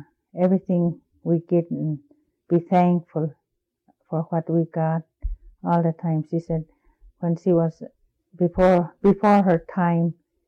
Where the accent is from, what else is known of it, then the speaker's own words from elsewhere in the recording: Alatna, Alaska, United States; born there; first language Inupiaq; English is a second language; I was born in Alatna.